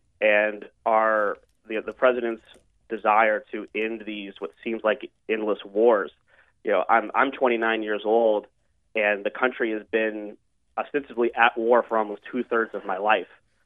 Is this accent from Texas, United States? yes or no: yes; Houston, Texas, United States; You know, I'm originally from Houston, Texas, so I was born and raised in a border state. I grew up around immigrants.